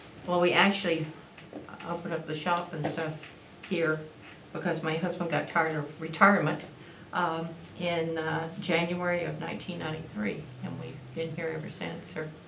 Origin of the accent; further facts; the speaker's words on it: Louisiana, United States; Well, I came up here in June of 1959 to visit relatives. I'm from Louisiana.